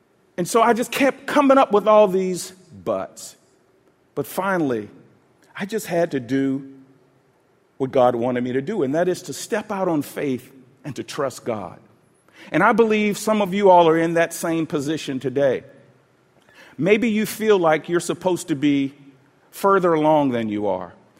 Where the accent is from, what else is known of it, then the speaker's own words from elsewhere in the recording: Atlanta, Georgia, United States; When I grew up here in Atlanta in the inner city, I used to look at Buckhead as the promised land.